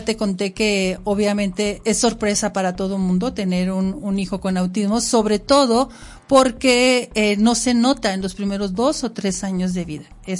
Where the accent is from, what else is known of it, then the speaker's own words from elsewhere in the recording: Durango, Mexico; born there; yo soy una mujer duranguense, orgullosamente duranguense, nacida aquí en Durango capital.